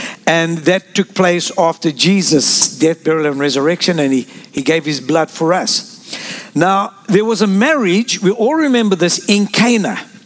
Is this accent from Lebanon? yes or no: yes; Lebanon; also born or lived in South Africa; I'm from Lebanon, born in South Africa